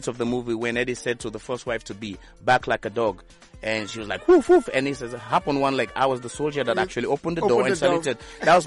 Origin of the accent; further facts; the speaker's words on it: Sierra Leone; accent: African; I am from Sierra Leone.